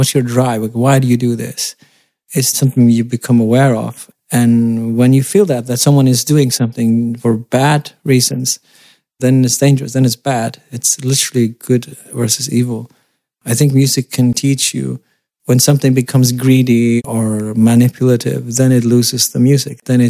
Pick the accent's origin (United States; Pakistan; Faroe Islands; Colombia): Faroe Islands; I'm from the Faroes